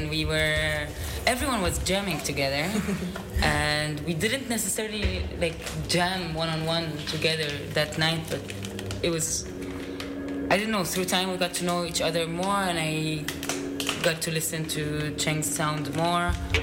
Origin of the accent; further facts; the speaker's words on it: Lebanon; English is a second language; also born or lived in Egypt; I come from Lebanon and Egypt, and Lebanon has been in an extreme economic crisis and severe power crisis.